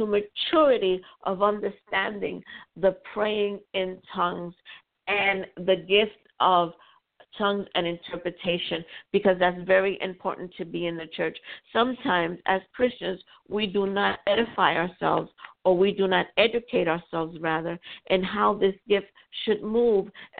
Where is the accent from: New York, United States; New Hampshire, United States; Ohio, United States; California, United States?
New York, United States; New York City; I developed a habit of learning more Spanish because I grew up in New York City.